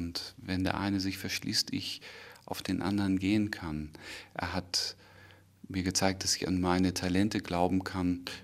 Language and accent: German; Schleswig, Schleswig-Holstein, Germany; Reinhard von Kirchbach war Pastor und Propst in Schleswig, wo ich groß geworden bin.